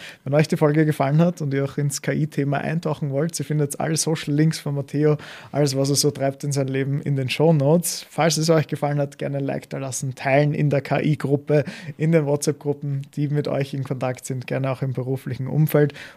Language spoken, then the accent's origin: German; Lower Austria, Austria; bin selber Niederösterreicher.